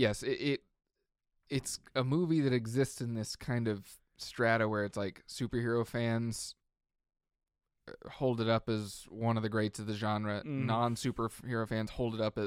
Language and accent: English; United States; We're American.